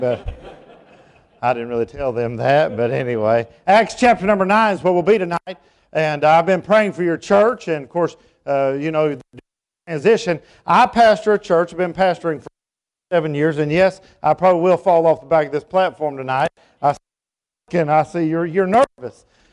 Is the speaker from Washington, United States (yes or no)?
no; Tennessee, United States; I grew up in East Tennessee. You'll be able to figure that out by my accent. I grew up about 30 minutes north of Knoxville in Campbell County, Tennessee.